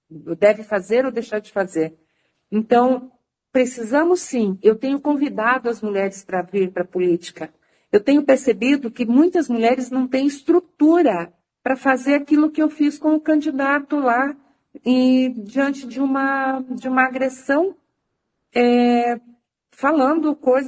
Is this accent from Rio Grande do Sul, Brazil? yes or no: no; Maringá, Paraná, Brazil; born there; o povo de Maringá, que bom, é o meu povo onde eu nasci.